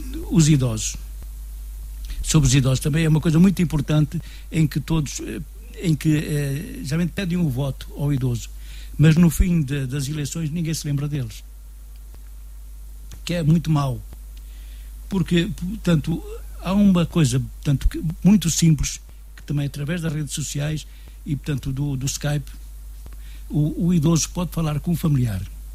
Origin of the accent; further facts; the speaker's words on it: Romãs, Viseu, Portugal; Eu, como candidato, sou de Romãs, freguesia de Romãs.